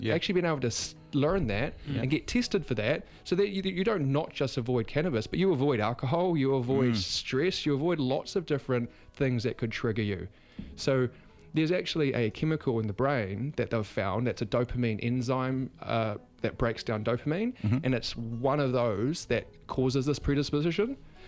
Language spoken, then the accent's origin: English; Invercargill, Southland, New Zealand; I don't come from some like hippie family. I'm from Invercargill, conservative mum, religious, went to Catholic school my whole life.